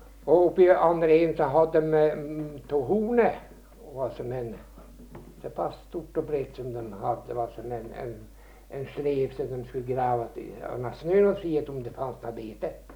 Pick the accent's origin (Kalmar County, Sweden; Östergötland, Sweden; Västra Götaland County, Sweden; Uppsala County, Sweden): Kalmar County, Sweden; Vimmerby; born there; Jag är född på backen i Vimmerby.